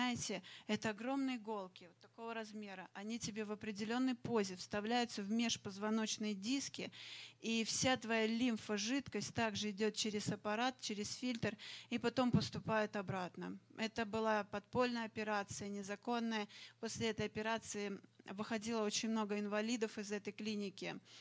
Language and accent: Russian; Saint Petersburg, Russia; born there; Я родилась в Санкт-Петербурге в неверующей семье, но в семье интеллигентов.